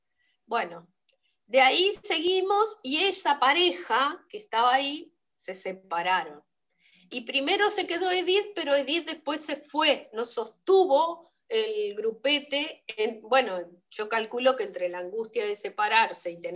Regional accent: Uruguay; Y yo soy uruguaya, ¿cantar en una murga? Vos sabés, en Uruguay yo no le hubiera podido

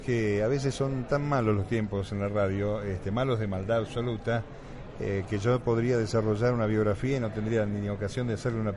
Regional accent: Argentina; me han puesto aquí a conducir un programa en territorio español, siendo argentino

